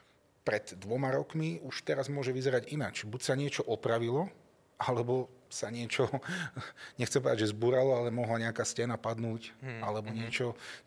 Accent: Trenčín, Trenčín Region, Slovakia; Je to moje rodné mesto a tým pádom to bol aj hrad, ktorý som vlastne navštívil ako prvý

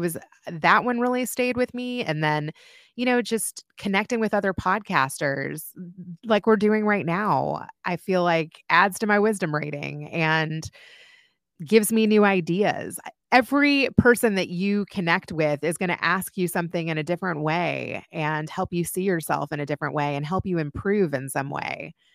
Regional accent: Kentucky, United States; I grew up in Kentucky, like, you know, and when I was being raised, I had four grandparents and great grandparents, and we weren't flashy people.

